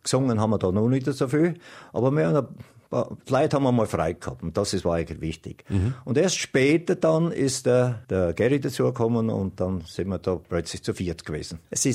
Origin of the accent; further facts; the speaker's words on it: Deutschfeistritz, Styria, Austria; Deutsch-Weißtritz, ja. Aufgewachsen da in Brenning, Zitui drinnen da, in Schule gegangen in Weißtritz.